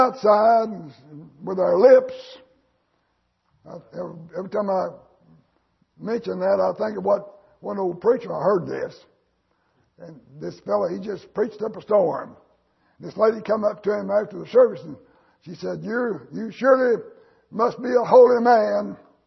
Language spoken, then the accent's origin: English; United States; I praise God again that I was born and raised in America.